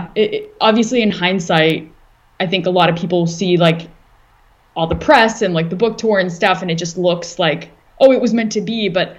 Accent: Toronto, Ontario, Canada; moved away as an adult; now in Los Angeles, United States; I had moved to LA in, I think, 2014. I moved to LA from Toronto. And, you know, as an immigrant, had to have a job.

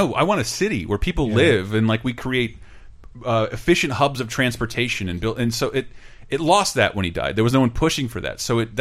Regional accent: Florida, United States; And I'm from Florida, and it is agonizing how big a Disney fan I am.

